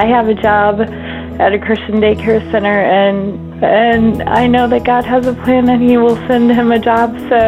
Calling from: Harrisonville, Missouri, United States; I'm calling from Harrisonville, Missouri.

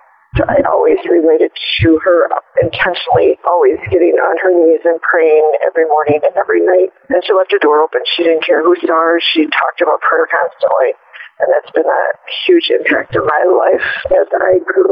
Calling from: Battle Creek, Michigan, United States; I'm calling from Battle Creek, Michigan

